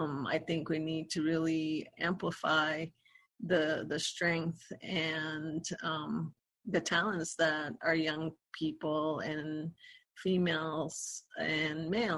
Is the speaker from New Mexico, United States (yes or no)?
yes; Santo Domingo Pueblo, New Mexico, United States; I am from Santo Domingo Pueblo. I lived here all my life. I live here with my grandma and my sister and my nephews.